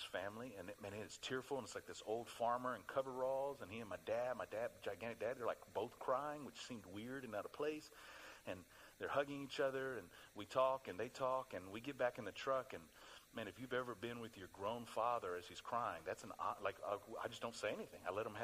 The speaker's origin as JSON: {"language": "English", "region": "Texas", "country": "United States", "tie": "born or raised there", "said": "And second of all, my hometown is 3 hours away from Waco, Texas."}